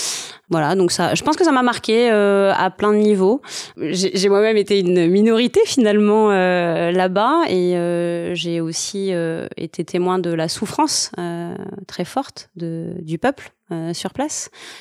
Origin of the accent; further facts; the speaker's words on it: Guadeloupe, France; also born or lived in South of France; J'ai grandi entre la Guadeloupe et le sud de la France. Ouais. Je suis née à Pointe-à-Pitre. Et j'ai pas mal grandi quand même, petite enfance dans le sud de la France, puis on est retourné en Guadeloupe.